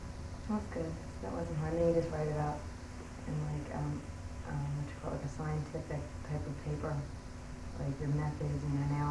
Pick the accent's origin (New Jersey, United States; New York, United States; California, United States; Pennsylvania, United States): New Jersey, United States; now in Houston, United States; No, I'm from New Jersey.